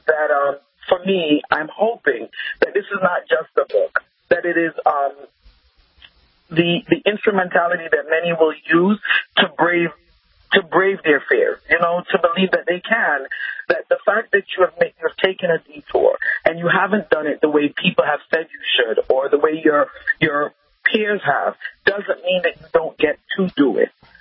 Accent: Jamaica; I grew up in Jamaica.

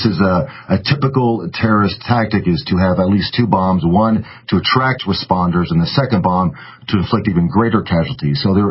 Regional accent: Oklahoma City, Oklahoma, United States; Well, this is my hometown. I grew up in Oklahoma City.

